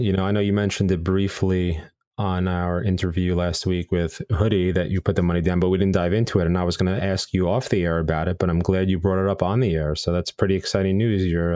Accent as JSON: {"language": "English", "region": "New York", "country": "United States", "said": "here from New York."}